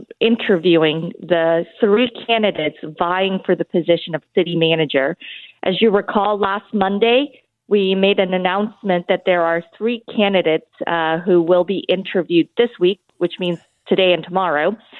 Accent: Guatemala; born there; first language Spanish; English is a second language; Sí, se puedo hablar en español. That's my very first language. I was born in Guatemala, so Spanish is my first language, followed by Chinese and English.

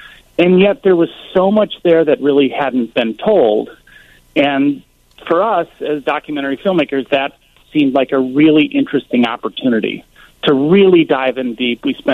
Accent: Riverside, Illinois, United States; also born or lived in Chicago; I'm a lifelong Chicagoan. I grew up in Riverside. I went to Fenwick High School. My first job was in the Wrigley Building, working for WTTW, learning how to make documentaries.

